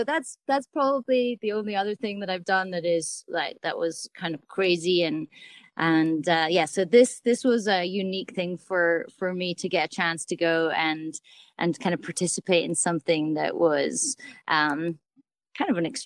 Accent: Scotland, United Kingdom; now in Louisville, United States; I'm a native Scot, but along with Aaron, we've been hanging our hat here on the edge of the Rocky Mountains for, gosh, coming up 10 years now, I think.

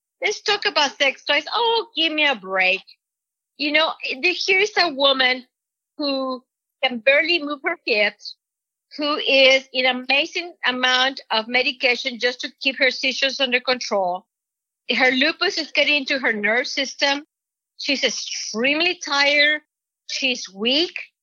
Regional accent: Mexico; Jim will make fun of my accent because I'm from Mexico and he's from Guatemala.

